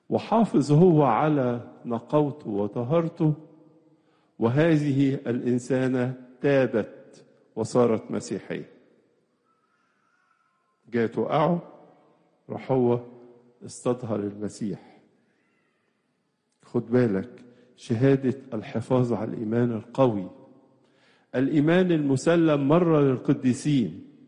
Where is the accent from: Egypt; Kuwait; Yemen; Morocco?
Egypt; واحد من أكبر أديرة الراهبات عندنا في مصر وربما في أفريقيا كلها